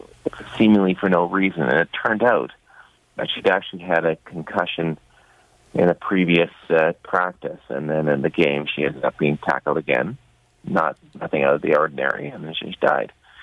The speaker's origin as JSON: {"language": "English", "country": "Canada", "said": "So nobody dies, and we can play our sports and enjoy, you know, being a Canadian."}